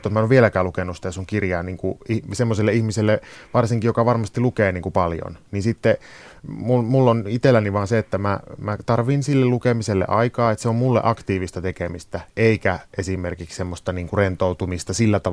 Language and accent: Finnish; Sonkajärvi, North Savo, Finland; also born or lived in Helsinki; mä oon siis siellä kasvanut, mä oon syntynyt täällä Helsingissä, mä oon kasvanut siellä Sonkajärvellä, tai 11 vuotta siellä meni, mutta kun mulla ei ole siellä mitään sukua